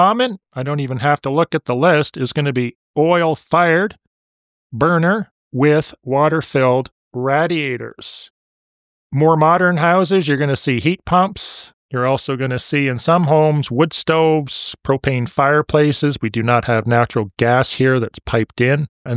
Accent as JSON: {"language": "English", "town": "Burlington", "region": "Ontario", "country": "Canada", "tie": "born or raised there", "said": "I remember living in my hometown, which is Burlington, Ontario."}